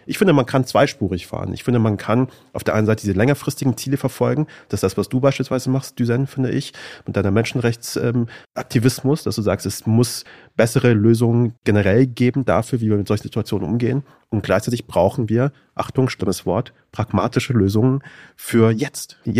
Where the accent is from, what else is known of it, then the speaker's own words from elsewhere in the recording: Afghanistan; now in Germany; Ich bin Afghane, ich bin aus Afghanistan hergekommen 1994, ich bin selber Migrant, ich bin selber geflohen mit meinen Eltern zusammen